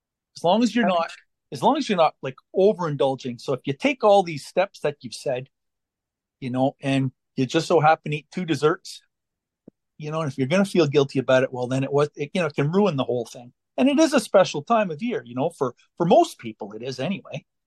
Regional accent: Canada; So I'm from Canada. I'm Canadian.

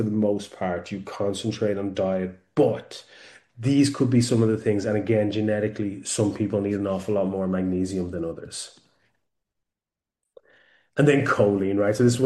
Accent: Ireland; I come from Ireland and we're very seafood orientated

